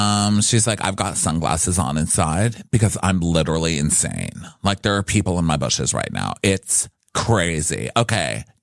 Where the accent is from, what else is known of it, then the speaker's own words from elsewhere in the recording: New York, United States; The Hamptons is home for me. Like, I'm from New York. It's literally my happiest place.